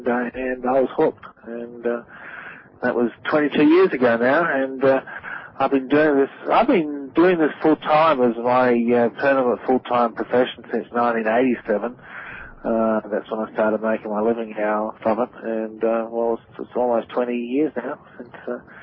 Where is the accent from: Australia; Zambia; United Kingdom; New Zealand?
Australia; also born or lived in United States; as you can tell from by the accent, I'm Australian, and I lived in the United States for 10 years. That was back from 1989 through to 1999